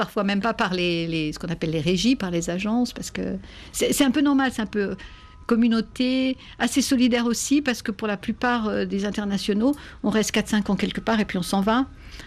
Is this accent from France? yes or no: yes; Auvergne-Rhône-Alpes, France; quand je dis que je suis savoyarde d'origine, j'ai jamais eu de problème